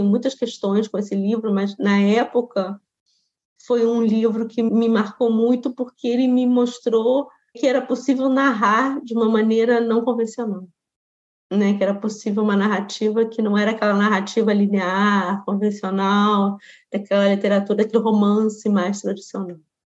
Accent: Brazil; um pertencimento à língua portuguesa e ao que o Brasil me trouxe através dessa linguagem, que foi onde eu cresci, foi onde foi a minha socialização.

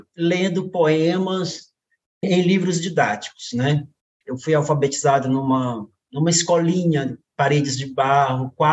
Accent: Breu Branco, Pará, Brazil; now in Tucuruí, Brazil; na minha adolescência, morando em Breu Branco, no Pará, uma pequena cidade aqui ao lado de Tucuruí, onde eu moro hoje, eu me criei em Breu Branco.

